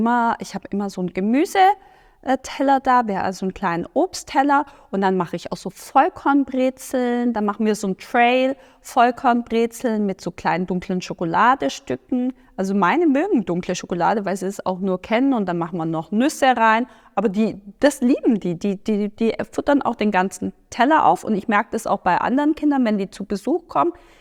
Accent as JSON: {"language": "German", "region": "Baden-Württemberg", "country": "Germany", "tie": "born there", "said": "ich hier gebürtige Schwäbin"}